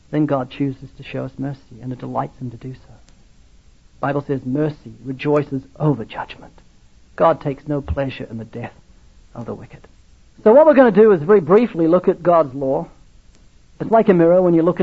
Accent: New Zealand; I'm not Australian. I'm from New Zealand

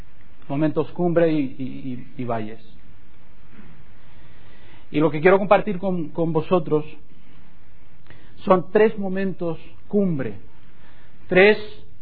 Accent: Isla de la Juventud, Cuba; born there; Ya Cuba es una isla, pues yo nací en una isla aún más pequeña, que se llamaba la isla de los Pinos, ahora se llama la isla de la Juventud.

